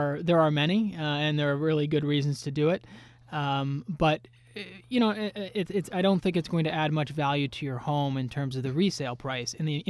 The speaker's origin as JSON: {"language": "English", "town": "Binghamton", "region": "New York", "country": "United States", "tie": "born or raised there", "said": "I grew up in upstate New York, and I grew up in Binghamton, and we saw a lot of jobs leave the upstate New York in the 80s and the 90s."}